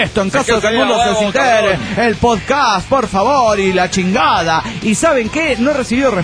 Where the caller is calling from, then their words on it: Chetumal, Quintana Roo, Mexico; de Chetumal, Quintana Roo, México.